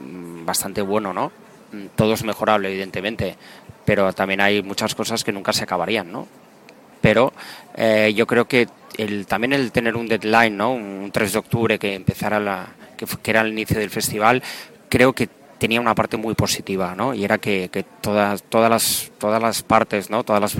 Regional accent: Sitges, Catalonia, Spain; soy sichetá, soy hijo de Sitges

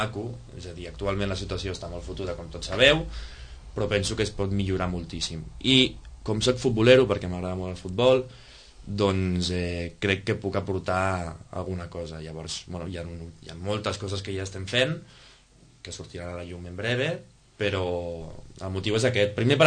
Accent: Sitges, Catalonia, Spain; soc de Sitges de tota la vida, m'encanta.

